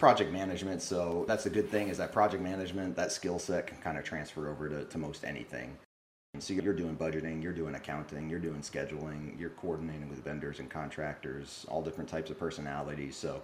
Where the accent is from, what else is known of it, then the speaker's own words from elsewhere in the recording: Northeast, United States; I'm based out of South Florida. I grew up in the Northeast, but I've been down here for a while.